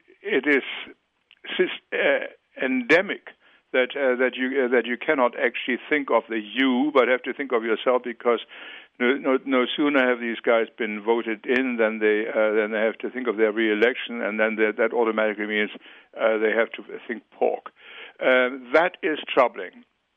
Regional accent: Germany; now in United States; look, to begin with, I'm from Germany, where we also have, of course, a democracy.

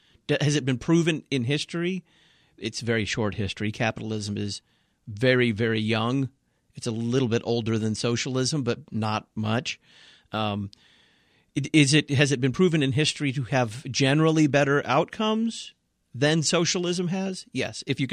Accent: the South, United States; You know, I come from the South, and I just don't see a lot of people coming into this country who don't want to work.

